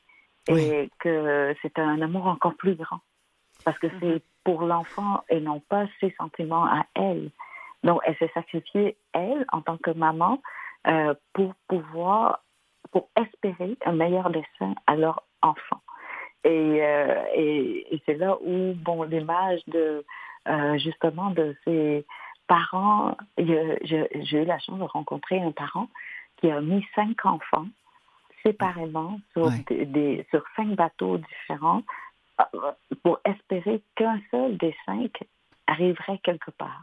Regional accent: Canada; en tant que touriste, en tant que Canadienne

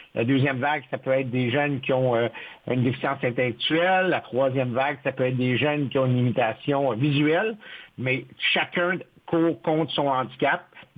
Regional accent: Canada; Puis quand les pays viennent chez nous au Canada

